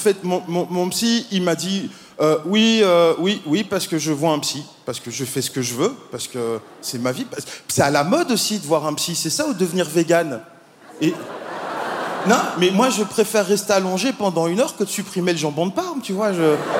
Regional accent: Belgium; Alors, moi je viens de Belgique. Vous savez, c'est ce petit pays pas très loin

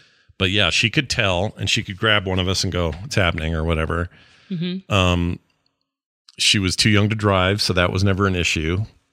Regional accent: Zimbabwe; I'm from Zimbabwe and I have South African aunts and uncles and grew up there.

